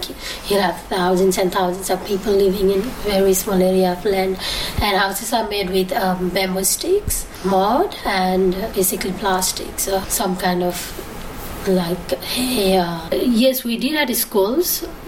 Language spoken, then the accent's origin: English; Nepal; born there; English is a second language; I consider myself to be Nepalese because I was born in Nepal. My culture, my language, everything is Nepalese. However, I'm a Bhutanese refugee who was born in Nepal. My parents were born in Bhutan.